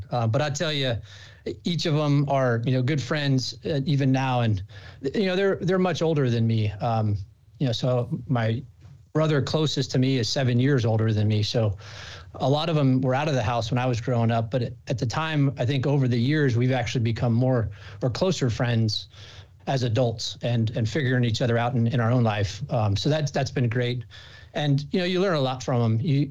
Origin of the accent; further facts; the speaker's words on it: California, United States; Kid from Northern California, born and raised, the youngest of six kids.